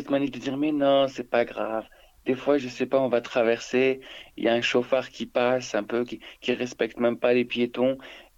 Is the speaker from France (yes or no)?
no; Algeria; Tu sais, j'ai grandi en Algérie. Les 10 premières années de ma vie, c'était couvre-feu, parce qu'il y avait la guerre civile.